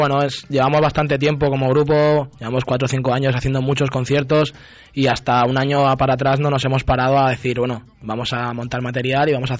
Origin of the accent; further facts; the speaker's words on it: Corbera de Llobregat, Catalonia, Spain; yo soy de Corbera del Llobregat, que soy el que más lejos está